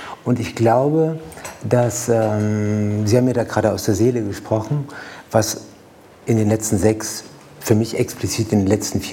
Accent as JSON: {"language": "German", "town": "Mülheim an der Ruhr", "region": "North Rhine-Westphalia", "country": "Germany", "said": "Und dann auch, ich komme aus dem Ruhrpott, da sagt man ja auch, der Uschi ihr Bütchen. Mhm. Und ich komme aus Mühlheim an der Ruhr."}